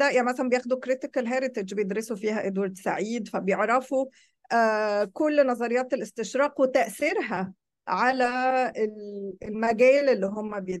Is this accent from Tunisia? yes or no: no; Egypt; فالعلم ده احنا كمصريين بقى فضلنا متأخرين فيه جدا